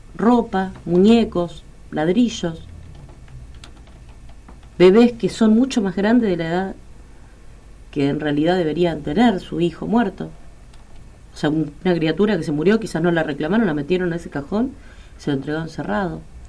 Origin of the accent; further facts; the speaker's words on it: Buenos Aires, Argentina; born there; now in Rosario, Argentina; No, yo nací en Buenos Aires.